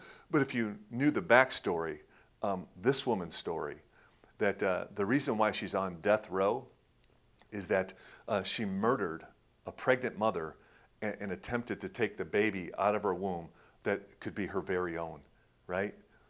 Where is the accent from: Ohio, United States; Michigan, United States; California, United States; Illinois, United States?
Michigan, United States; Detroit; Back in 1994, the U.S. Figure Skating Champions were taking place actually in my hometown, Detroit, Michigan, Joe Louis Arena.